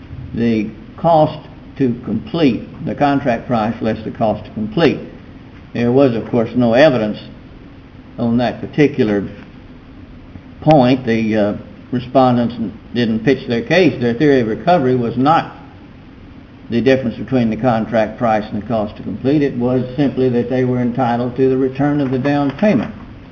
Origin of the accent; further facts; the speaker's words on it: Beaumont, Texas, United States; I'm from Beaumont.